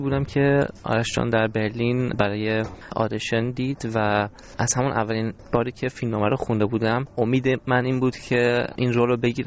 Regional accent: Iran; moved away; من با پدر مادرم و برادرم که از ایران اومدیم به خارج،

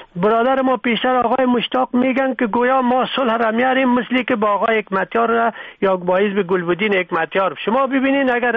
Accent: Afghanistan; ما و شما از افغانستان هستیم،

